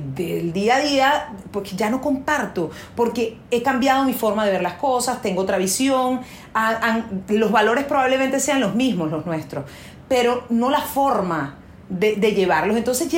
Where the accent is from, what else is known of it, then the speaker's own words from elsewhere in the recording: Venezuela; now in United States; yo no soy americana, yo soy venezolana, nacionalizada americana.